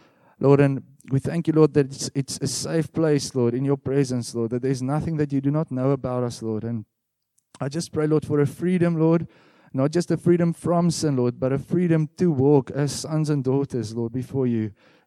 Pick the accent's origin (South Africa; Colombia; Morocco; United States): South Africa; Bloemfontein, Free State; So I come from Bloemfontein.